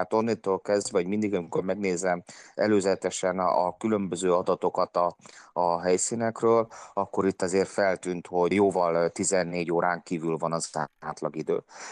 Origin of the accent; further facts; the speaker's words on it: Hungary; én első magyarként meg tudtam csinálni